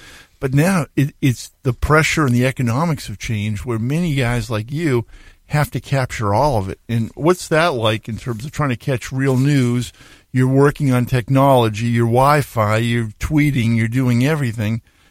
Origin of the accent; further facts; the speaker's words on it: Massachusetts, United States; I grew up outside of Boston.